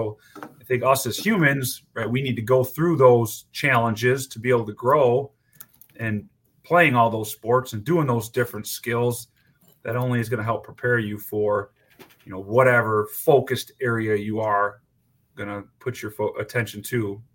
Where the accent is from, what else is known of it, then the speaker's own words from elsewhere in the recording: Wisconsin, United States; So growing up in Wisconsin, being a football guy, being aware of college, all levels